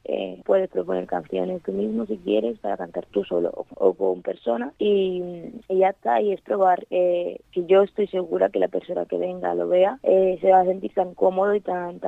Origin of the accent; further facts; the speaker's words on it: Jaén, Andalusia, Spain; now in Elche, Spain; porque yo en Elche no tengo prácticamente nada, yo soy de Jaén.